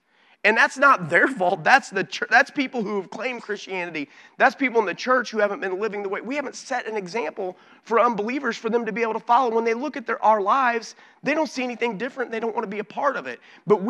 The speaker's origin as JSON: {"language": "English", "town": "Alton", "region": "Illinois", "country": "United States", "tie": "born or raised there", "said": "You know, I told you I grew up in Alton."}